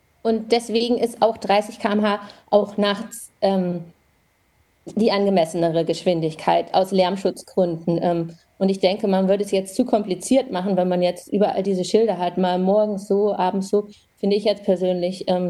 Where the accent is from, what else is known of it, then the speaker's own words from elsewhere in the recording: Germany; now in Australia; wir als Deutsche in Australien da auch viel helfen können